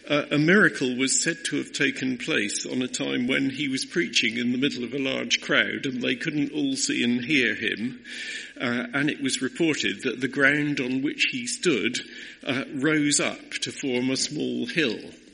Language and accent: English; Cardiff, Wales, United Kingdom; born there; and I'm Welsh, technically. I was born in Cardiff.